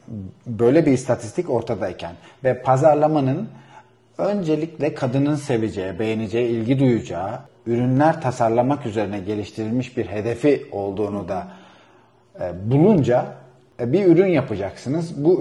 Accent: Artvin, Turkey; Şimdi bunların hepsini ben Artvinliyim. Ve çay bahçelerimiz var. Ve çocukluğumda çay toplayarak ve anneme yardım ederek büyüdüm.

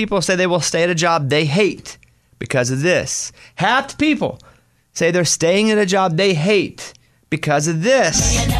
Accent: United States; I'm normal American. I don't want the political stuff.

